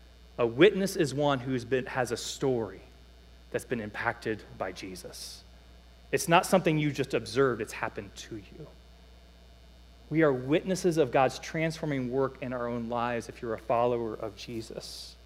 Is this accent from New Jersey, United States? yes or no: no; Cleveland, Ohio, United States; Some of you guys know I grew up in Cleveland.